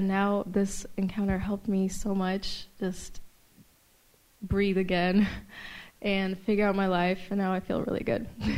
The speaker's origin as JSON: {"language": "English", "region": "Oregon", "country": "United States", "said": "I'm from Oregon."}